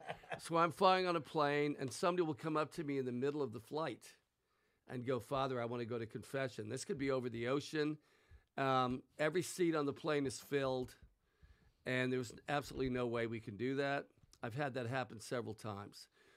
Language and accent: English; Ireland; I'm Irish, so I'm telling you the truth.